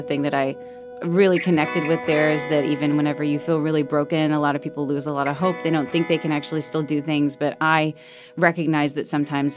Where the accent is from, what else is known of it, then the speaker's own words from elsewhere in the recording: Appalachia, United States; even though I grew up in Appalachian, in the Appalachian Mountains, I always really felt like I didn't want to be affiliated with it because of all of the negativity that was attached to it.